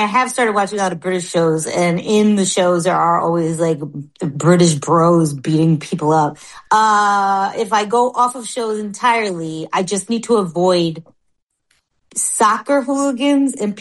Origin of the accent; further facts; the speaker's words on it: United States; I think they're not going to like me because I'm an American